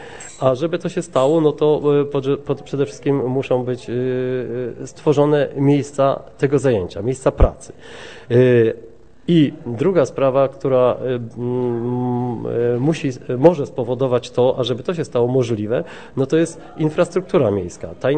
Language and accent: Polish; Tarnów, Lesser Poland, Poland; Jestem tarnowianinem związanym ściśle z Tarnowem od urodzenia, zarówno rodzinnie, jak i zawodowo. Jestem osobą o poglądach konserwatywnych, bardzo ściśle i bardzo mocno osadzonych w tradycji, w polskiej tradycji katolickiej, patriotycznej.